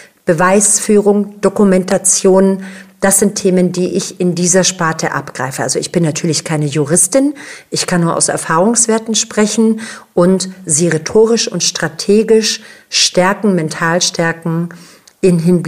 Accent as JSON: {"language": "German", "country": "Greece", "said": "also ich bin ja Griechin"}